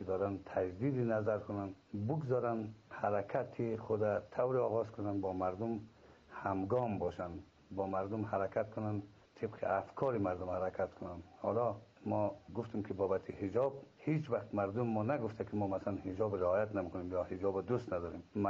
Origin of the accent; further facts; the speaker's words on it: Afghanistan; ما خود ما افغانی هستیم، افغانستان خودش از خود فرهنگ دارد